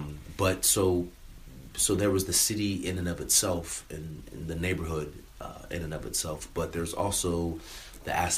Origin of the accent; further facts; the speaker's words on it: California, United States; And so I grew up in California. So yeah. I grew up, obviously, 3,000 miles away.